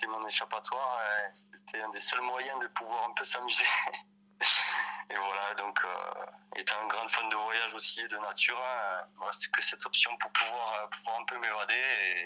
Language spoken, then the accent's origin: French; Lannemezan, Occitanie, France; j'ai 36 ans. Je suis originaire de Lannemezan, c'est une petite ville au pied des Pyrénées.